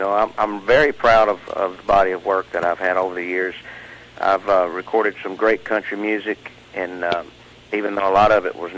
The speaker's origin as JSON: {"language": "English", "region": "Texas", "country": "United States", "said": "he's from Oklahoma, you know, and I'm from Texas."}